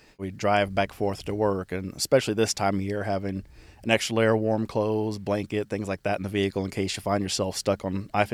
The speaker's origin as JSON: {"language": "English", "town": "Danville", "country": "United States", "tie": "born or raised there", "said": "My background, I grew up from around Danville area, born and raised there."}